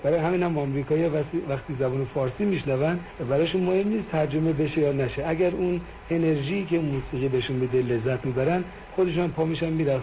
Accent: Tehran, Tehran Province, Iran; درسته که من تو تهران به دنیا آمدم و بزرگ شدم، ولی به خاطر کار پدرم در بیشتر شهرها و حتی دهات ایران زندگی کردم

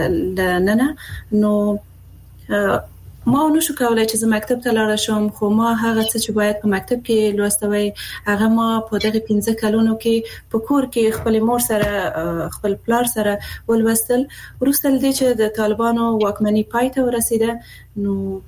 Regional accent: Afghanistan; زه د افغانستان یو هغه میرمن يم

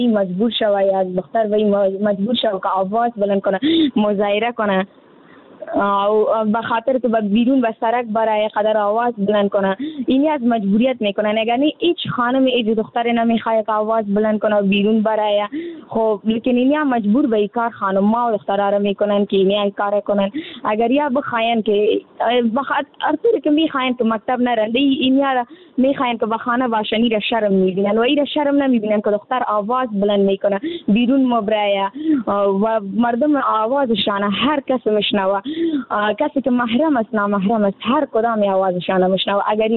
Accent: Afghanistan; یعنی در جامعه همه ما افغان هستیم

